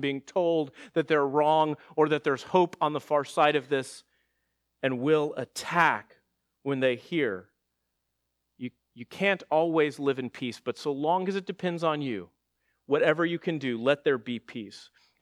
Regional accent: Texas, United States; So I'm from Texas, and we joked about that because in the sanctuary at the church I was at back in Texas, that sanctuary roof was leaking continuously.

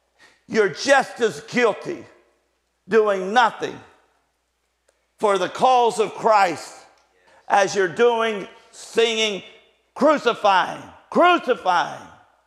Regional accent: Kentucky, United States; now in Xenia, United States; I'm a Kentuckian. I live in Dayton. Well, I live in Xenia, pastor in Dayton, but I'm from Kentucky. Get the from Kentucky part, okay?

